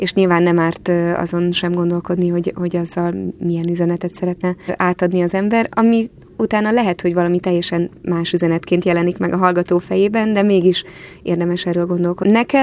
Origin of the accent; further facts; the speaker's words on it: Hungary; az, hogy Magyarországon nőttem föl, és egy belenőttem itt egy millióbe, egy kultúrába